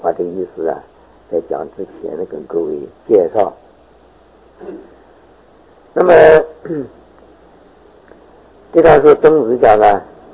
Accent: China; 那么我们中国呢，那是身为中国人，那是太有福报了

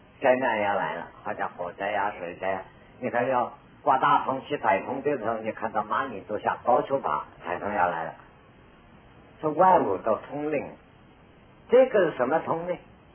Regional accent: Zhejiang, China; 乡下海边啊，因为我的家乡就是台湾海峡的对面啊，就是浙江这一边这个角啊，福建是这一边。

